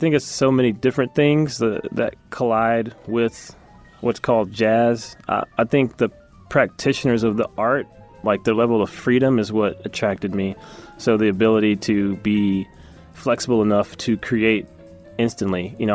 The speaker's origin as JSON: {"language": "English", "town": "Atlanta", "region": "Georgia", "country": "United States", "tie": "born there", "also_born_or_lived": "Japan / England", "said": "So I was born in Atlanta, and then I was a military brat. So I actually was moved around a lot. So I like to say I'm not from anywhere. So we lived overseas. We lived in Japan and England"}